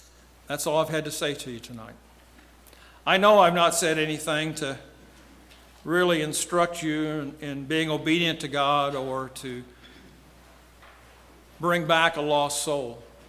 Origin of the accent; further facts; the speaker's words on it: Vincennes, Indiana, United States; I recently made a trip to my hometown of Vincennes. Hadn't been there in 20 plus years, or 30 plus years probably.